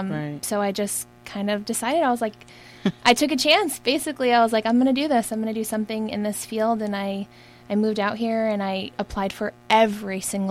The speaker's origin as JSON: {"language": "English", "region": "East Coast", "country": "United States", "moved": "as an adult", "said": "We came from the East Coast and did the ride. And about halfway through the ride, I was like, this is the best thing I've ever done in my entire life. Mm-hmm. And I signed up for the following year. When I got back home to the East Coast, I quit my job and I moved out here."}